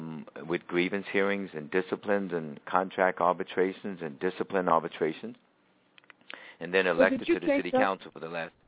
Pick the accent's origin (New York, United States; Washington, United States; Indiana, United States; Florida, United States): New York, United States; New York City; I was born in Harlem Hospital in 1950 and raised in Hamilton Heights section that is commonly known back then as Sugar Hill. And my family moved to the Bronx in 1963 and attended public school systems in New York City